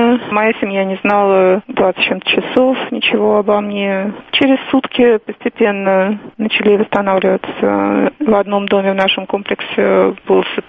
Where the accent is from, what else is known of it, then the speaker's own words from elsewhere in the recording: Moscow, Russia; Я выросла в Москве, никогда не было землетрясений.